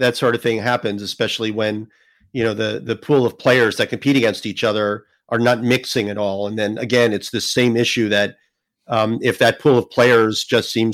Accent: New Jersey, United States; So I grew up in New Jersey. I mostly was playing in local events when I was growing up.

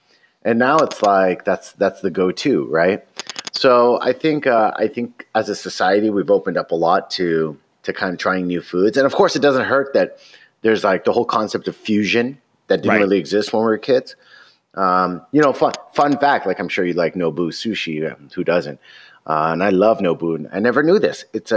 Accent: Alabama, United States; when I grew up in Alabama when I was a kid, if like you met another Persian, it was kind of a big deal.

